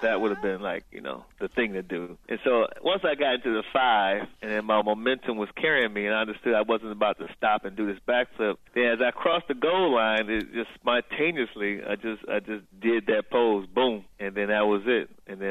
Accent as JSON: {"language": "English", "town": "Cleveland", "region": "Ohio", "country": "United States", "tie": "born or raised there", "said": "But as I said earlier, born and raised in Cleveland, understood the importance of this game, the importance of the rivalry."}